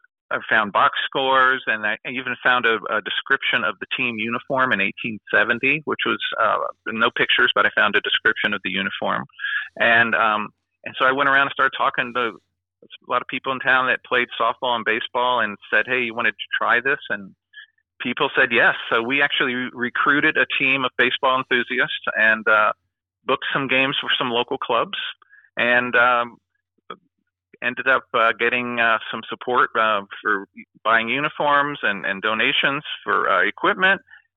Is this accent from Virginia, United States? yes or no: yes; Virginia, United States; moved away; And I was born and raised in Virginia here.